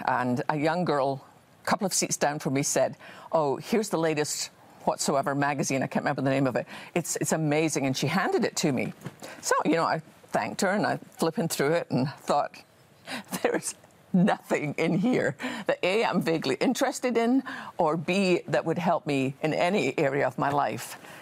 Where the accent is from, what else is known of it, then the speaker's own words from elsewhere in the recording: Scotland, United Kingdom; Well, I have always loved, ever since I was a wee girl growing up in Scotland, I've always loved Psalm 23.